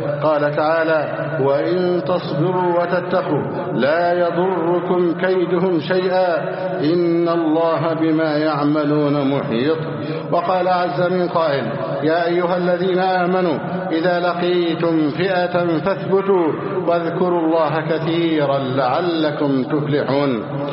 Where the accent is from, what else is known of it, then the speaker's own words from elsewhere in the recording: Egypt; اللهم احفظ بلدنا مصر أمنا أمانا،